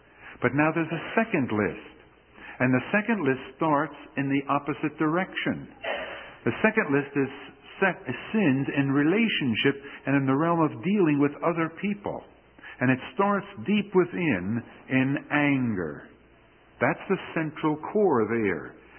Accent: New Jersey, United States; now in Houston, United States; used as a recreational field when I was a boy in New Jersey. And that answers some of your questions. I'm not from Houston originally.

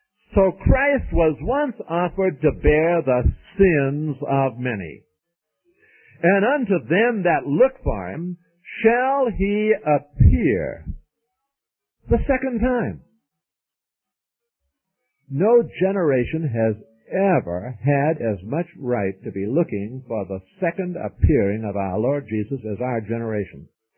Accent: St. Petersburg, Florida, United States; it is up here, but around St. Petersburg where I live, we, and don't believe this, they typed off, I'm not from Miami, I'm from St. Petersburg.

